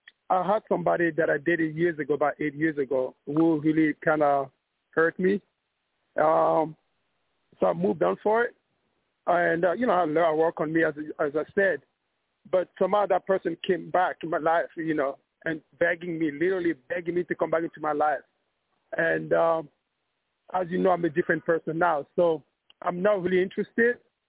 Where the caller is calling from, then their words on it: New York City, New York, United States; I'm calling from New York City, so it might be a little noisy.